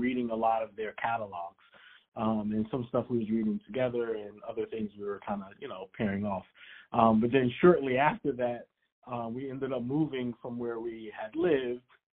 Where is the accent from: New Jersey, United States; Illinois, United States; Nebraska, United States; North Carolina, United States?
New Jersey, United States; But I was, and he's from New Jersey, and I'm from New Jersey as well.